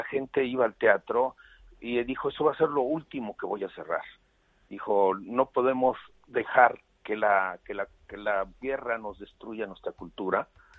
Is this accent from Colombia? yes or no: no; Mexico; porque pues en mi país, en México, pues la gente no se puede confinar